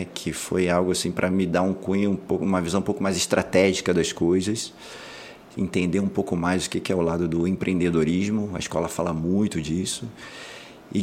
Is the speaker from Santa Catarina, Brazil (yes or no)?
no; Rio de Janeiro, Brazil; Eu sou carioca, né? Passei grande parte da minha adolescência no subúrbio do Rio, né, no Meier